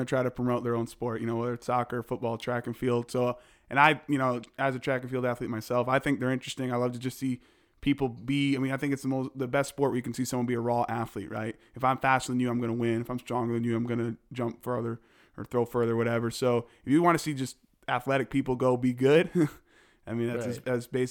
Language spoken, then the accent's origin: English; New York, United States; I'm originally from New York, so I went and competed back up state in a small school called Cortland.